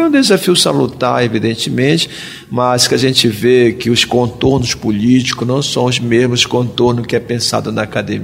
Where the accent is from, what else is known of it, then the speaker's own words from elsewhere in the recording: Marapanim, Pará, Brazil; Marapani é minha terra natal. Então, Marapani é minha terra natal.